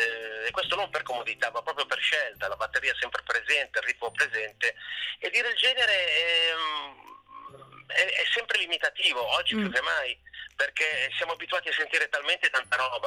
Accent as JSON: {"language": "Italian", "town": "Alessandria", "region": "Piedmont", "country": "Italy", "tie": "born or raised there", "said": "qui nella mia città natale, che è Alessandria"}